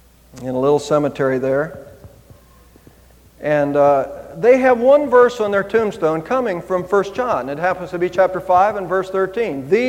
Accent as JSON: {"language": "English", "country": "United States", "tie": "born there", "said": "I'm glad I was born in America, because I think I would have real trouble learning the English language if I was coming from someplace else."}